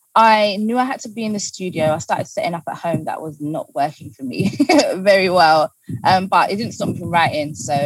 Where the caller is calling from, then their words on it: Croydon, London, United Kingdom; Croydon. I'm transmitting from Croydon.